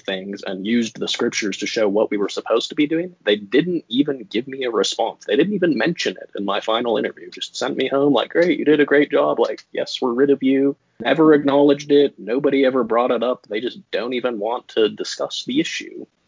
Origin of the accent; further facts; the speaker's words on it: Utah, United States; also born or lived in Alaska; Typical Mormon upbringing in Utah. Although I guess because I grew up in Alaska too